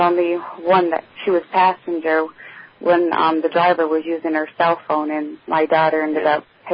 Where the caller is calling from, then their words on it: Michigan, United States; I am calling from Michigan.